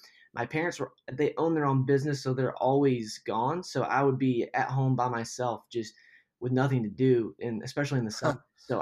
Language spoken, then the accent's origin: English; Cleveland, Georgia, United States; Yeah, I grew up in Cleveland, Georgia.